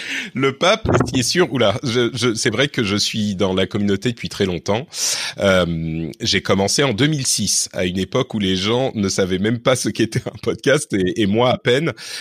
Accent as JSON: {"language": "French", "town": "Paris", "region": "Île-de-France", "country": "France", "tie": "born or raised there", "also_born_or_lived": "Lebanon", "said": "je suis né au Liban et mes parents ont quitté le pays au moment de la guerre, au début de la guerre du Liban, donc dans les années 70. Et on est arrivé à Paris, en France, un petit peu déboussolé"}